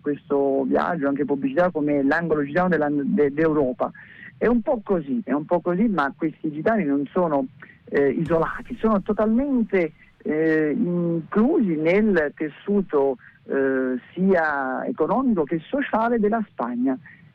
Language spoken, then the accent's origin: Italian; Naples, Campania, Italy; now in Granada, Spain; Io arrivai qui già 20 anni fa, sono qui da 20 anni a Granada perché volevo essere guida di Pompei a Napoli, io sono napoletano